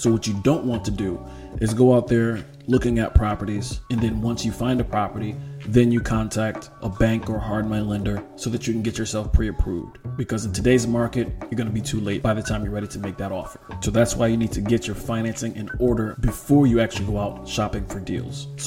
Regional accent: Waterbury, Connecticut, United States; also born or lived in Meriden; now in New Haven, United States; New Haven County is where I know more about, because once again, that's where I'm born and raised. And you know what? We'll drill it down even more. I was born and raised in Waterbury

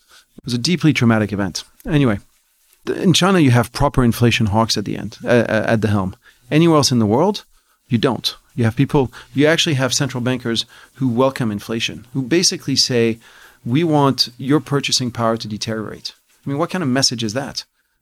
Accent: France; I went to school in France. I grew up in France. And so I went through the French educational system.

